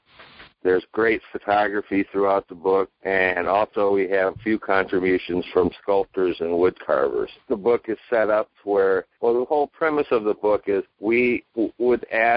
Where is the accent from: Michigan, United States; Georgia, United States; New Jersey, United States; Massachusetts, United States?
Michigan, United States; moved away as an adult; Well, I am proud to say that I'm a Michigander. I moved out to the East Coast in 2002 to pursue my teaching. I'm dying to get back home to my home waters, which are primarily the western side of Michigan.